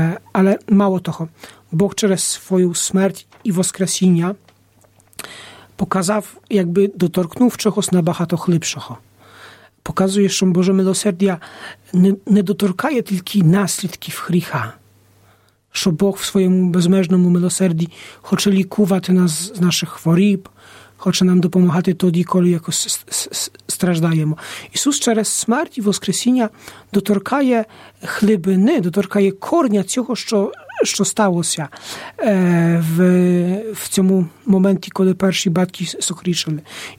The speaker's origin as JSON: {"language": "Ukrainian", "country": "Poland", "tie": "born or raised there", "lives_now": "Ukraine", "said": "я сам родом з Польщі, з парафії, де є санктуарій матері Божого милосердя."}